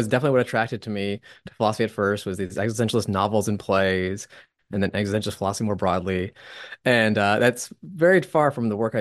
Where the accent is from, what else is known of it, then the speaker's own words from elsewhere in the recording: Canada; I'm also Canadian, so I took grade 12 English